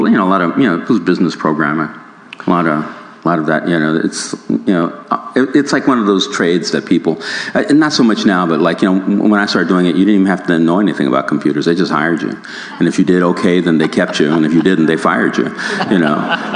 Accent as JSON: {"language": "English", "region": "California", "country": "United States", "also_born_or_lived": "East Coast", "said": "I was living in the West East Coast, but I'm still a Californian at heart."}